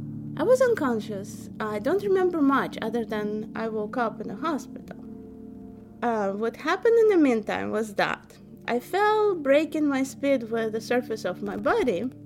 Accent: Moscow, Russia; Well, I grew up in Moscow, Russia, so that's where I was living.

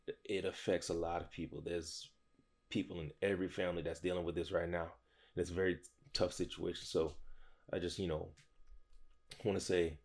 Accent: United States; Me being an American citizen, I was born here. I was raised here. You know what I'm saying? I'm Haitian American. You see the Haitian flag in the back.

